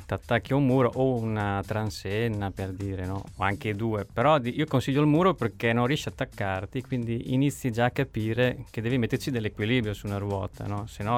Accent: Ferrara, Emilia-Romagna, Italy; vengo da Ferrara.

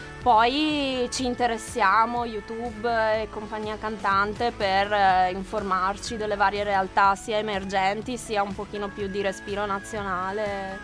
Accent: Tuscany, Italy; moved away as an adult; Sono toscana, anche se dall'accento non si sente, perché ormai sono trapiantata qua da quasi 10 anni.

